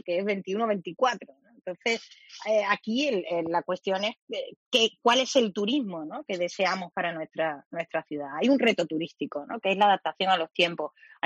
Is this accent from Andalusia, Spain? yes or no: yes; Málaga, Andalusia, Spain; a mí me gustaría como malagueña que también se planteara otra línea de debate